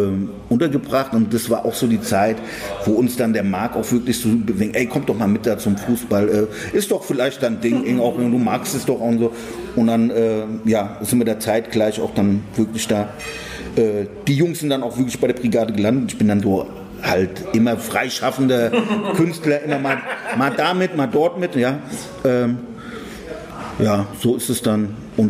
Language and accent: German; Frankfurt, Hesse, Germany; für mich als Frankfurter...